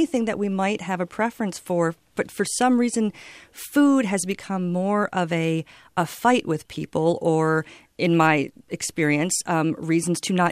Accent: Midwest, United States; I grew up in the Midwest. I thought I would be seen as sort of provincial and, you know, not worldly, even though we met while living in England.

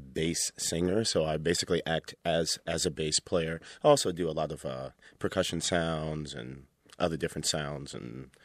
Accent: Oakland, California, United States; Back when I was a kid, we kind of mess around. I grew up in West Oakland, and kids were messing around doing hand bone.

